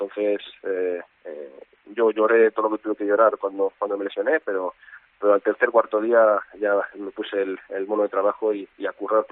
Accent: Palencia, Castile and León, Spain; aquí a unas semanas me acerque por allí y disfrute de mi tierra

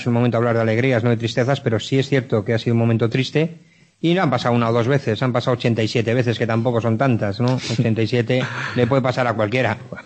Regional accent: Madrid, Community of Madrid, Spain; aunque yo soy de Madrid.

